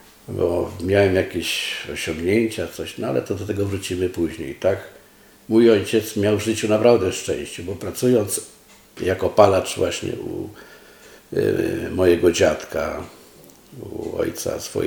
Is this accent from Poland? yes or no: yes; Hrubieszów, Lublin Voivodeship, Poland; born there; Urodziłem się w Hrubieszowie. Dlaczego nie w Warszawie? Bo najbliższy szpital był w Hrubieszowie, a rodzina mojej mamy pochodziła z dość znanego miasteczka Chorodło. To jest na samej ukraińskiej granicy